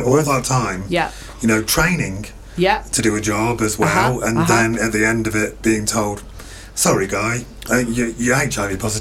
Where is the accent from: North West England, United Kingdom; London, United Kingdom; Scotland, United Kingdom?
North West England, United Kingdom; Manchester; I lived on the flight path of Manchester Airport. Right. And I grew up in Manchester.